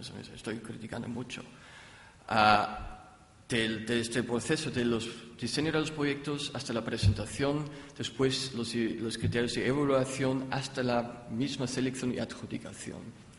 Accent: Austria; Spanish is a second language; Yo soy austríaco y alemán es el idioma más hablante de toda Europa, pero es todo en inglés.

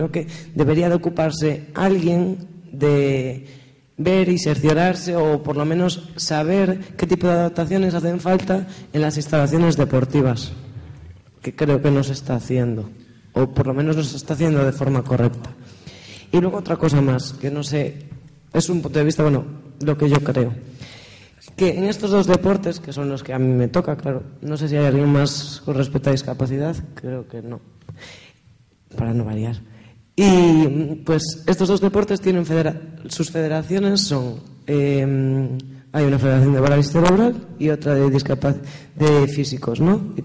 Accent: Vigo, Galicia, Spain; yo soy de Vigo, entonces no puedo... decir en Coruña

